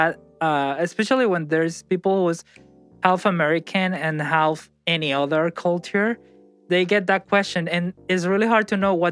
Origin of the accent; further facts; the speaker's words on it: Venezuela; English is a second language; growing up in Venezuela, there is not that many variety, to be honest.